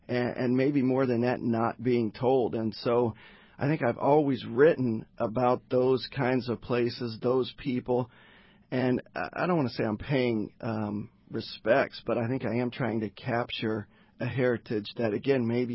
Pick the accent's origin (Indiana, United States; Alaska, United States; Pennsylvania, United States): Indiana, United States; Milan; I grew up in Milan, Indiana, which is a place that's probably familiar to some listeners for its hoops history instead of its writers. But I grew up on a farm outside of Milan.